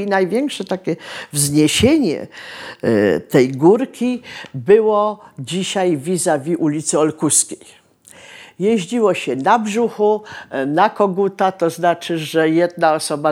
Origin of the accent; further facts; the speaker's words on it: Kraków, Lesser Poland, Poland; Od urodzenia mieszkam w Bronowicach, za tak zwanymi torami. Na ulicy Jabłonkowskiej, która kiedyś nazywała się ulicą Widok.